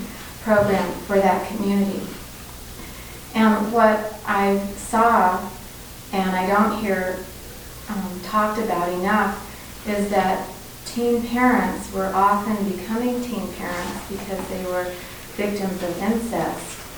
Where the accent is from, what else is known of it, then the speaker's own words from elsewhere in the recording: Albuquerque, New Mexico, United States; I come from Albuquerque, New Mexico, and I am an elementary school principal.